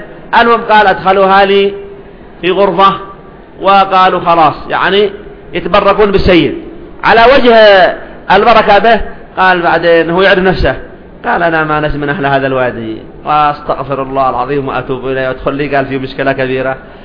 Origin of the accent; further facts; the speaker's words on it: Yemen; وألفت نظر السامع أنه في بلادنا اليمن